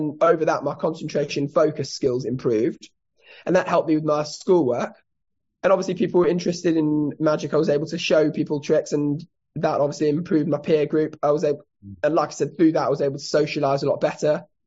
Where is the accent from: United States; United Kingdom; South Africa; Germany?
South Africa; I grew up in South Africa, and South Africa is very behind in terms of its knowledge of autism, etc.